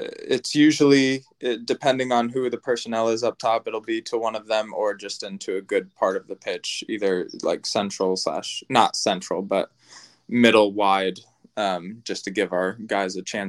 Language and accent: English; Loudoun County, Virginia, United States; it was against Loudoun United, which is my hometown club. They weren't a team when I was younger and living there, but they're from fully my hometown